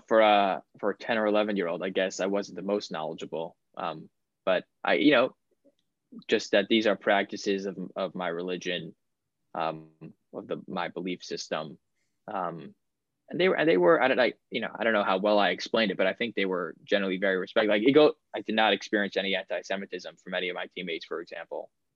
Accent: New York, United States; there was the team that I was playing on that practiced downtown in New York. I'm from New York.

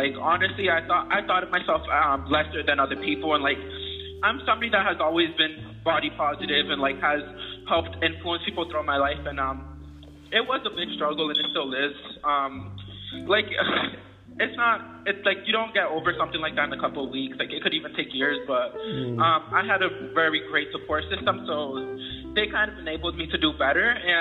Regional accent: Boston, Massachusetts, United States; So, I'm 19 years old. I grew up in Boston, Massachusetts. I'm of Puerto Rican and Honduran descent.

